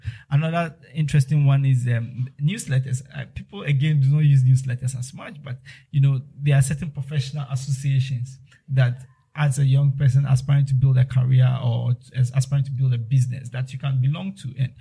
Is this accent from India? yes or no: no; Keta, Volta, Ghana; I grew up in the Volta region. I grew up in Keta, and then I came over to Accra for university.